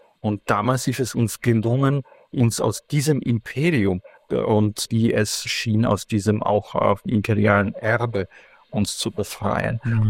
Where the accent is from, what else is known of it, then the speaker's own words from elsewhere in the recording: Ivano-Frankivsk, Ivano-Frankivsk Oblast, Ukraine; Ich war in meiner Heimatstadt Ivano-Frankivsk im alten Stanislaw.